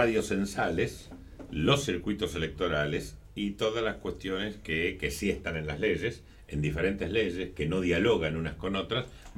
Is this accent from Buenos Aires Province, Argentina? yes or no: yes; Almirante Brown, Buenos Aires Province, Argentina; trabajaba primero en el Consejo Deliberante de Almirante Brown, mi pueblo